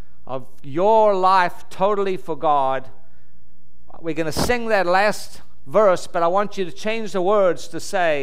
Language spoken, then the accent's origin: English; Texas, United States; You remember that old country western song that we're from Texas, so we like country western songs.